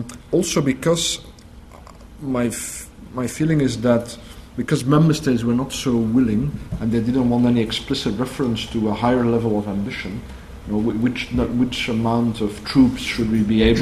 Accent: Belgium; I'm Belgian, which is why I came directly from Paris to this conference.

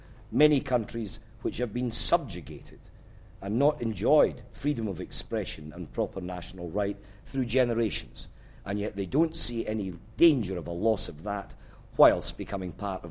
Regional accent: Scotland, United Kingdom; I'm a Highlander, then I'm a Scot, I'm British, and I'm a citizen of the European Union.

